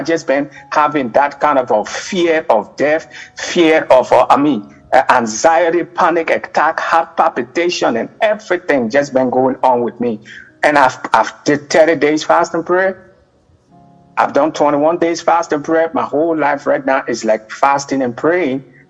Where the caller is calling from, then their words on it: Fort Worth, Texas, United States; I'm calling from Fort Worth, Texas.